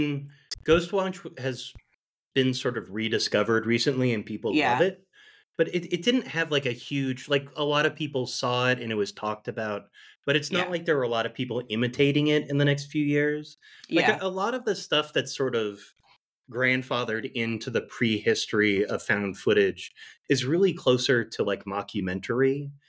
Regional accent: Pacific Northwest, United States; Well, I'm from the Pacific Northwest, and the Sasquatch is kind of the semi-official mascot of Washington State, you know.

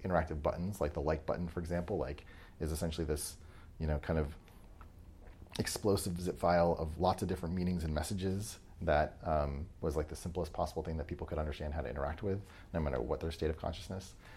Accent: New Hampshire, United States; I grew up in New Hampshire.

